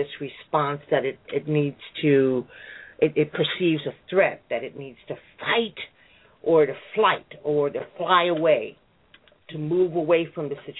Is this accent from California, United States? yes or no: yes; Watts, California, United States; I was raised in California, in Watts, California, which is a small community housed within Compton, California.